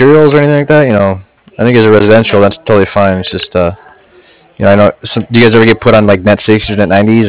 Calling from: Cardiff, Wales, United Kingdom; I'm calling from Cardiff.

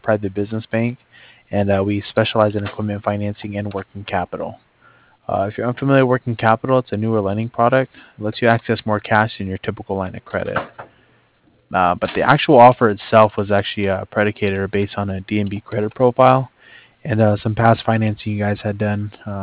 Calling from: Cardiff, California, United States; I'm calling from Cardiff.

